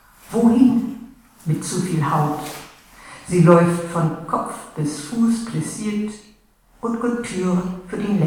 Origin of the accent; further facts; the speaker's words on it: Mecklenburg-Vorpommern, Germany; now in Cismar, Germany; Mecklenburg ist ja meine Heimat gewesen und immer fahre ich noch gerne dorthin. Aber meine neue Heimat ist ja, das weiß man hier ja auch, Zismar. Ich wohne in dem schönen Kloster, so im Windschatten eines alten Benediktinerklosters.